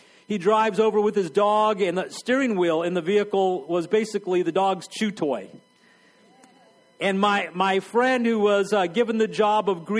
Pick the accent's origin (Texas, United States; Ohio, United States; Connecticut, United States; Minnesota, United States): Texas, United States; I grew up in Texas, so we had Luby's and Furs cafeteria.